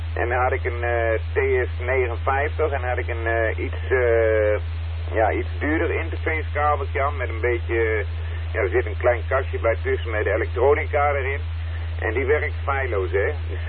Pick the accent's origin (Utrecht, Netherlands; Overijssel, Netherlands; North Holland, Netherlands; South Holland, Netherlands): Overijssel, Netherlands; Deventer; Want ik kom ook uit Deventer.